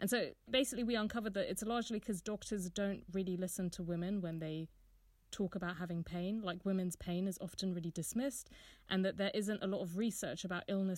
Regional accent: United Kingdom; because I'm British

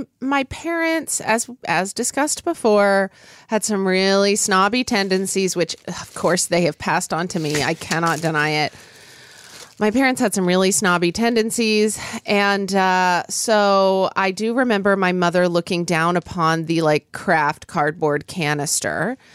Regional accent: Oklahoma, United States; And I grew up in Oklahoma where it was not. Like, you know, we didn't have fancy grocery stores.

